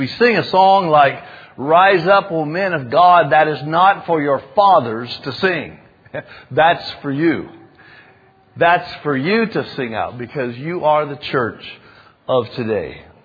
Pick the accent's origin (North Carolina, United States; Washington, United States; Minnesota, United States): North Carolina, United States; As you all know, there is a place in North Carolina, we're from North Carolina, called the Outer Banks.